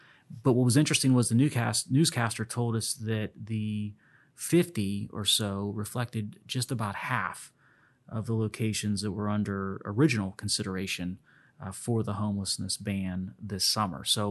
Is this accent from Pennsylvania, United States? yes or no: yes; Pittsburgh, Pennsylvania, United States; They're second in my heart only to my hometown Pirates.